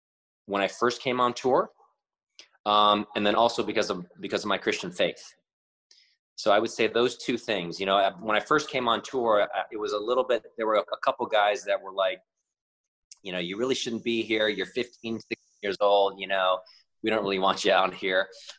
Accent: United States; obviously I'm American, obviously I'm Asian American

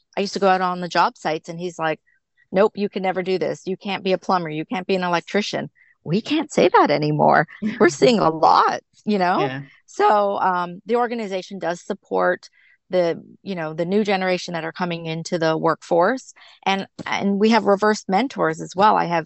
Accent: Toronto, Ontario, Canada; now in United States; So I'm actually Canadian. I live in the States right now, but I grew up in Toronto area

